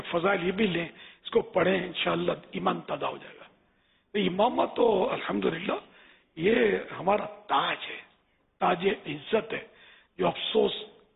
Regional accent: Karachi, Sindh, Pakistan; born there; میری تو پوری دنیا میں صرف کراچی کا نہیں ہوں، لیکن اس وقت تو کراچی میں ہوں نا، پیدائش میری کراچی کی.

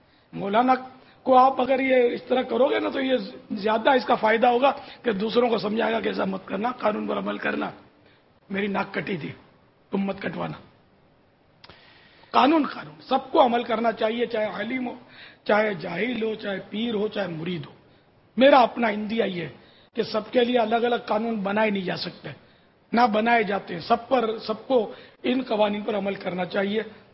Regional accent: Karachi, Sindh, Pakistan; born or raised there

